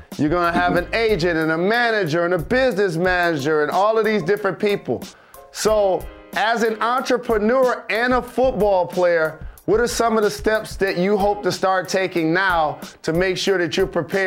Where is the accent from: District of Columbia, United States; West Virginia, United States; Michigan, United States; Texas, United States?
Michigan, United States; Detroit; So I'm a Michigan Wolverine. I'm from Detroit. I grew up loving the maize and blue.